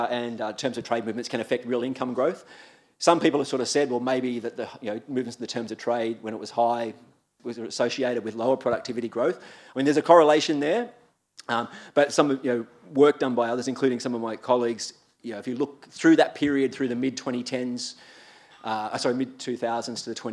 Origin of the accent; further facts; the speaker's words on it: Crookwell, New South Wales, Australia; I'm from Crookwell, so we can talk about sheep till the cows come home.